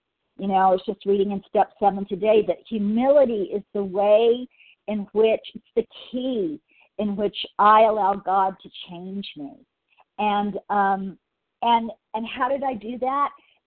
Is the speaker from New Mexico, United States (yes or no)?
no; California, United States; I'm from Southern California